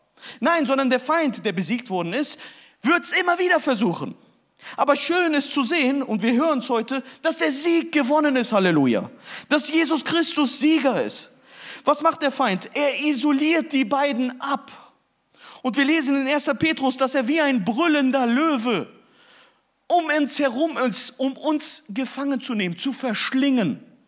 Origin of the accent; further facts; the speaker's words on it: Turkey; Hey, ich bin Türke, Leute.